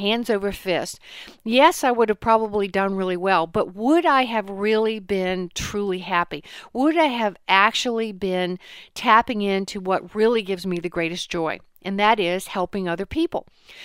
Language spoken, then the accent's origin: English; Chuckatuck, Virginia, United States; I grew up poor in Chuckee Tuck, Virginia, on a farm